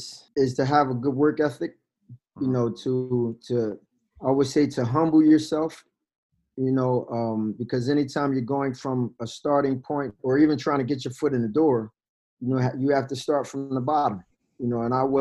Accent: Chester, United States; I think growing up in Chester, it's a pretty tough town.

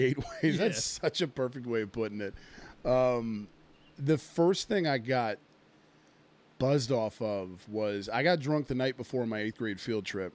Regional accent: United States; Because we're American, we look down on Canadian beer.

